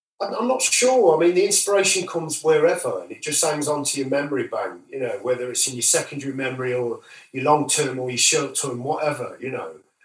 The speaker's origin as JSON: {"language": "English", "town": "Grantham", "region": "East Midlands", "country": "United Kingdom", "lives_now": "Nottingham, United Kingdom", "said": "And when I moved to Nottingham from Grantham, you've got this whole mixed melting pot of cultures."}